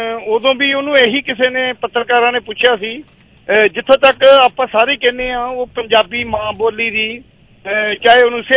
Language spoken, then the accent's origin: Punjabi; Punjab, India; ਅਸੀਂ ਜਿੱਦਾਂ ਕਹਿ ਲਓ ਪੰਜਾਬੀ ਹਾਂ ਤੇ ਜਾਂ ਪਹਿਲਾਂ ਅਸੀਂ ਇੰਡੀਅਨ ਹਾਂ ਫਿਰ ਪੰਜਾਬੀ ਹਾਂ ਪਰ ਅਸੀਂ ਪੰਜਾਬ ਚ ਰਹਿੰਦੇ ਕਰਕੇ ਹਾਂ ਅਸੀਂ ਪੰਜਾਬੀ ਬੋਲਦੇ ਉਸ ਹਿਸਾਬ ਨਾਲ ਪਹਿਲਾਂ ਅਸੀਂ ਪੰਜਾਬੀ ਹਾਂ